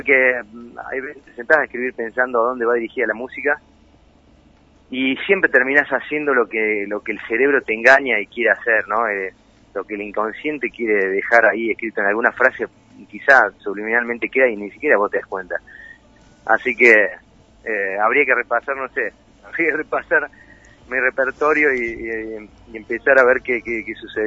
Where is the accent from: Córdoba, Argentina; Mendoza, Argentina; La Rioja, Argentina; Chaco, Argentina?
Córdoba, Argentina; also born or lived in Buenos Aires; yo como cordobés, ¿no? Viviendo tantos años en Buenos Aires. Lo digo porque ahora vivo en Córdoba hace un tiempo